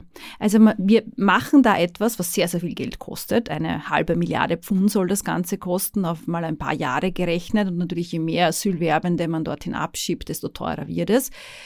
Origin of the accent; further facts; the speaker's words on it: Austria; Großbritannien dank des Brexits ist nicht mehr an EU-Recht gebunden, wir als Österreicher aber sehr wohl.